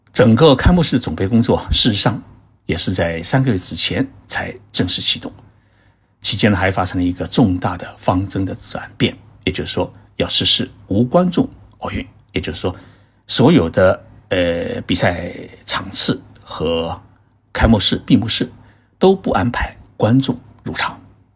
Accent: China; 而我们中国人呢并不这么想

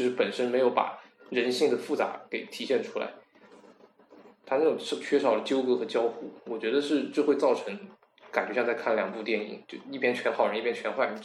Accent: South Korea; 因为正常来讲我韩国人没有这种习惯

